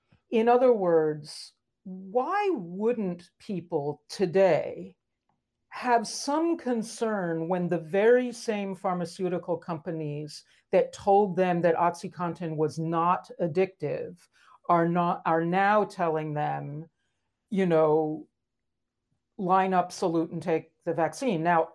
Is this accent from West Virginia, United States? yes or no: yes; West Virginia, United States; I'm from West Virginia, and one of my senators is Joe Manchin.